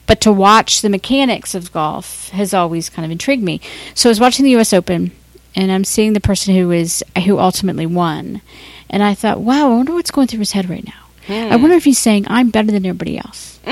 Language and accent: English; Cincinnati, Ohio, United States; I was at home in Cincinnati recently, and my father wanted me to go to church with him. I grew up in the Catholic Church